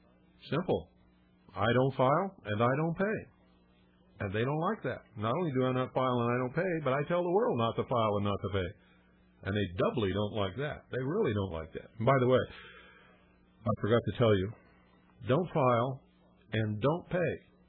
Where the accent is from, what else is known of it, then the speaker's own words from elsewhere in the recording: United States; I am a law-abiding citizen. I'm an American.